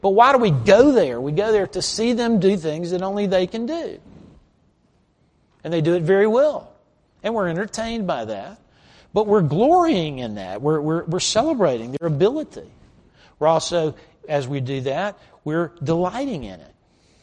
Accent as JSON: {"language": "English", "region": "the South", "country": "United States", "said": "And today, you know, I came from the South."}